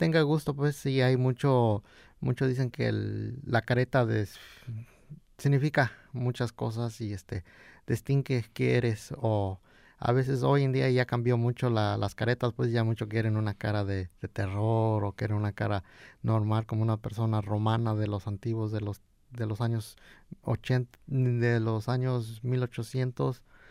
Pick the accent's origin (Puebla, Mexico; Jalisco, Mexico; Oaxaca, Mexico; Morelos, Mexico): Oaxaca, Mexico; San Miguel Cuevas; ya nosotros pertenecemos a este distrito, pero nosotros somos de San Miguel Cuevas, la mayoría del grupo es de San Miguel Cuevas